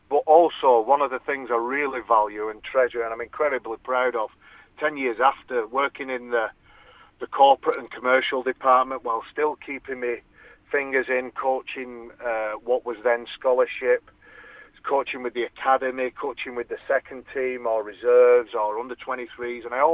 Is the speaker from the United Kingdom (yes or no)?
yes; Oldham, North West England, United Kingdom; born there; also born or lived in Leeds, United Kingdom; I will always say I was born in Oldham, but I was made in Leeds